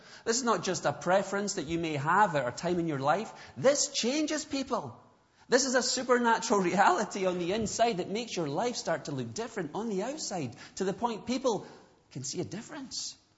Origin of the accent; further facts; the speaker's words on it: Scotland, United Kingdom; I realized, growing up in Scotland, particularly then